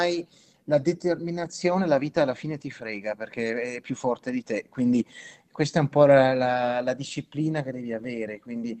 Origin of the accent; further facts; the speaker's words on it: Ticino, Switzerland; moved away; per me come bambino, ma anche per molti colleghi che sono cresciuti in Ticino